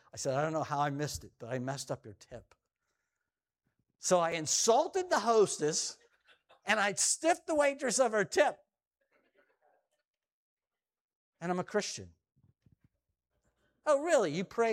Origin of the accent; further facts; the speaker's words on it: Belpre, Ohio, United States; I remember living up and growing up in Belpre, Ohio